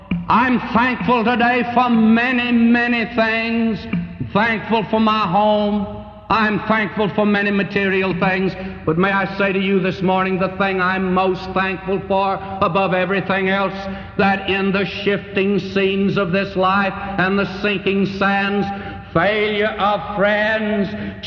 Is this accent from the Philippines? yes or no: no; United States; born there; I thank God this morning I was born in America.